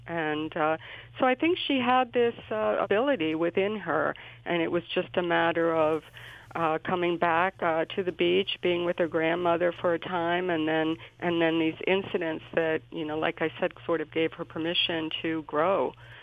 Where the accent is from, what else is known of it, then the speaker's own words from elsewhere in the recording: Silver Spring, Maryland, United States; Well, I grew up in Silver Spring, Maryland.